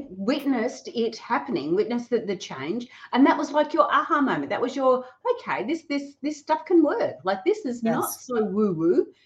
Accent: Gold Coast, Queensland, Australia; Gold Coast, Australia, that is. Probably could tell with my funny accent.

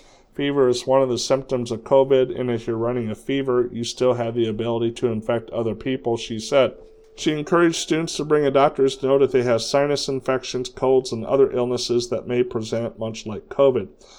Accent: Red Oak, Iowa, United States; was born in my hometown of Red Oak.

